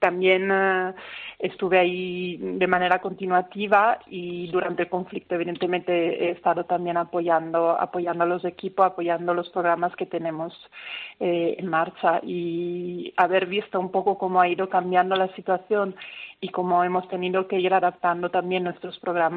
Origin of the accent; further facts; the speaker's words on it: Italy; Spanish is a second language; now in Madrid, Spain; años viviendo en Madrid, con lo cual me siento muy a gusto y me siento en casa cuando estoy en Madrid, aunque yo personalmente soy italiana, entonces tengo una vuelta a Italia muy a menudo, donde tengo familia y todo.